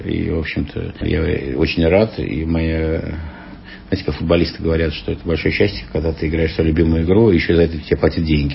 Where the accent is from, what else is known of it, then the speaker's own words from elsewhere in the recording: Moscow, Russia; also born or lived in Ufa; Ну, я родился в Уфе, люблю свою родину малую. Ну, вся жизнь моя связана с Москвой. В детстве я приехал в Москву и воспитывался как москвич. И, ну, могу себя назвать москвичом по своему духу.